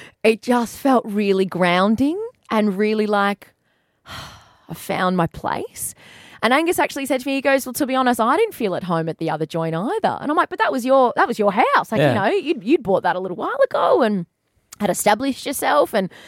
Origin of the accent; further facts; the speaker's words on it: Melbourne, Victoria, Australia; now in Newcastle; I've truly never felt at home in Newcastle because I am from a different city. I'm from Melbourne.